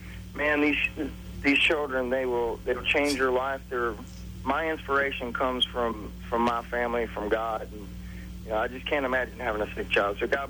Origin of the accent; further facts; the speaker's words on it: Alabama, United States; I'm from Alabama.